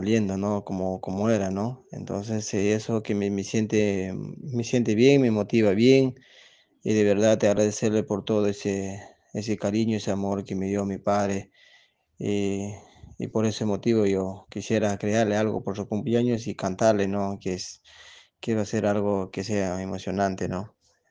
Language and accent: Spanish; Rauquín, Huánuco, Peru; Yo soy, naturalmente, soy de Rauquín. Mi distrito, ese es mi caserío, mi distrito de Huácar, provincia de Ambo y departamento de Huánuco, ¿no?